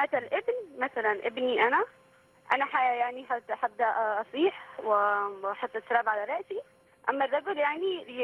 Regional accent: Yemen; أنا يمنية.

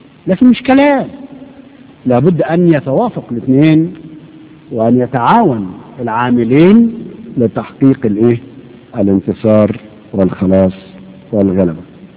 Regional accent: Egypt; بيحكوا نكتة لطيفة قوي عن بناء السد العالي عندنا في مصر.

